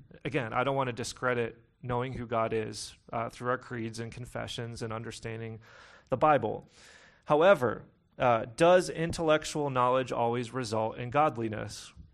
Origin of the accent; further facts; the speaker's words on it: Pittsburgh, Pennsylvania, United States; Many of you who know me, where I grew up in Pittsburgh, this was yins